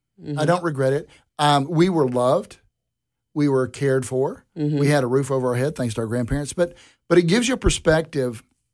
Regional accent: Hendersonville, North Carolina, United States; also born or lived in Houston; I grew up, I was born in Houston, and then moved back to Hendersonville, North Carolina, near Asheville.

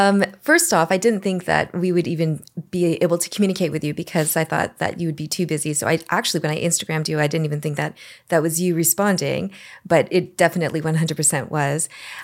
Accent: Canada; I'm from Canada.

